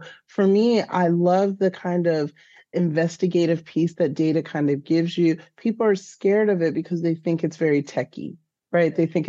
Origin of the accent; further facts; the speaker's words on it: Washington, District of Columbia, United States; now in Chicago, United States; And so I'm from Washington, D.C. originally. I'm in Chicago now.